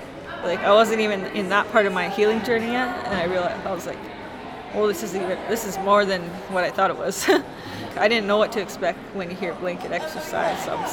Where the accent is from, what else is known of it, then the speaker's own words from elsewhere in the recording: Merritt, British Columbia, Canada; I'm from Upper Nicola Band in Merritt. From my dad's side, I'm from Saskatchewan Standing Buffalo Reserve.